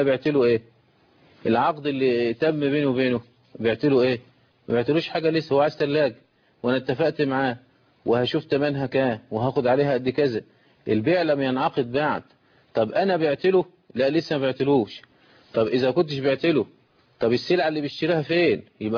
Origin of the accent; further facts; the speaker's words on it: Egypt; يطلب تلاجة زي بيحصل عندنا في مصر